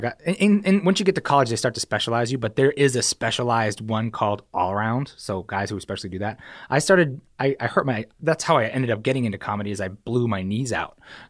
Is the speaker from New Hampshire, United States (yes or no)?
yes; New Hampshire, United States; also born or lived in New York; So I was born in New York and I moved to New Hampshire when I was like three or two. And I spent like all of high school and, you know, up through high school, graduated high school from New Hampshire.